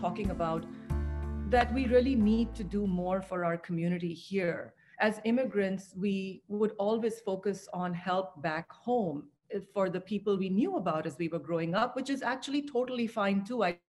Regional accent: Pakistan; growing up in Pakistan was harder for me to understand. It's all one race there.

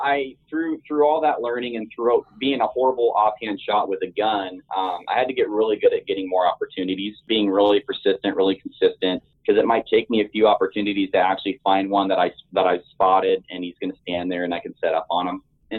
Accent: Oregon, United States; I grew up in Oregon. I'm 28, been hunting here my whole life

